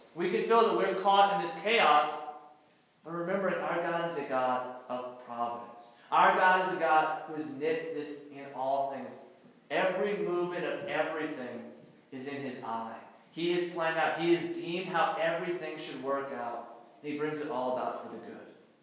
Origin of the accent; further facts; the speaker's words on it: Louisiana, United States; I'm from Louisiana, so it's very kind of surprising coming to a very desert, very cold place like this.